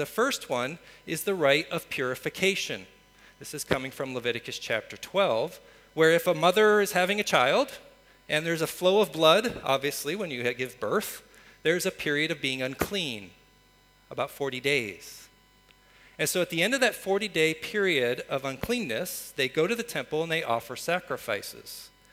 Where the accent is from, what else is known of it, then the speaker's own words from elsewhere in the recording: United States; I'm an American. I grew up watching game shows.